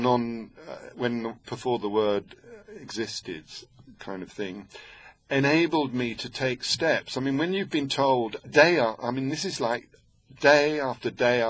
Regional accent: Cambridge, East of England, United Kingdom; in terms of where I was brought up in Cambridge, I was brought up, you must understand, very middle class

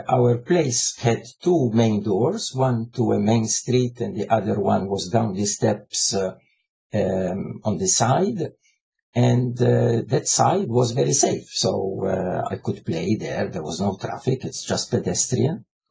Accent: Cospicua, South Eastern Region, Malta; also born or lived in Pietà; I was born in Pietà, and we lived in Cospicua for the very first 7 years of my life. We lived in Bull Street, quite a famous street in Cospicua.

